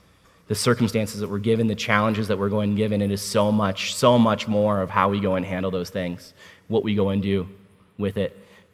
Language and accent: English; Washington, District of Columbia, United States; born there; I was born at Walter Reed Army Medical